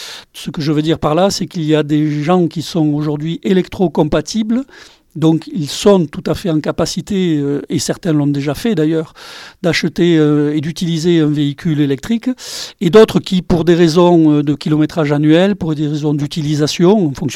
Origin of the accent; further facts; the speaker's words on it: Lavelanet-de-Comminges, Occitanie, France; Écoutez, nous sommes originaires de Lavelanet de Comminges.